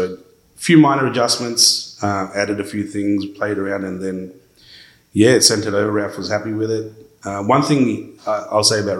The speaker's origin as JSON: {"language": "English", "country": "Australia", "said": "He knew I was from Australia"}